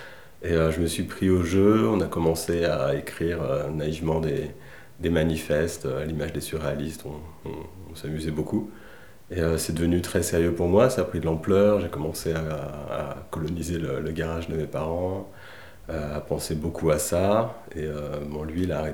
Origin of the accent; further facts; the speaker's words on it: Verneuil-sur-Avre, Normandy, France; Enfin, j'ai grandi un peu en Normandie, en fait. J'étais au lycée à Verneuil-sur-Avre, qui est quand même une ville assez presque à la campagne, on va dire.